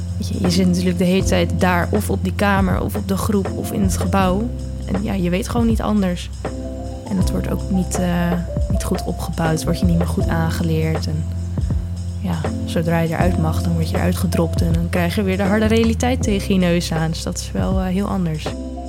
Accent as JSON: {"language": "Dutch", "town": "Gouda", "region": "South Holland", "country": "Netherlands", "said": "ik ben 20 jaar oud, ik kom uit Gouda"}